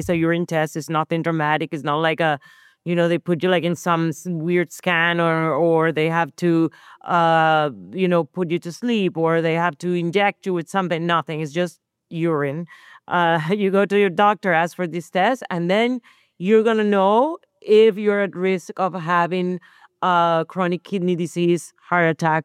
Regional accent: Colombia; English is a second language; I grew up in Colombia, so soccer was our life.

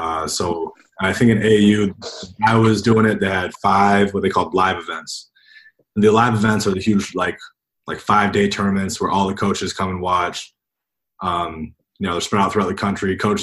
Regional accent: New Hampton, Iowa, United States; Well, I was born and raised in New Hampton, Iowa. really small, like farming town.

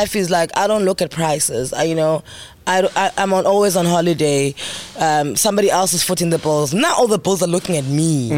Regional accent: Mthatha, Eastern Cape, South Africa; I'm from Umtata.

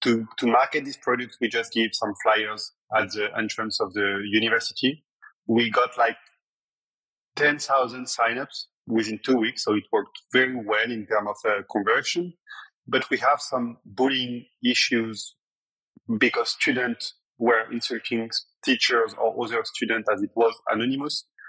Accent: Paris, Île-de-France, France; I was born in Paris. At 18, I studied mathematics at Paris Dauphine.

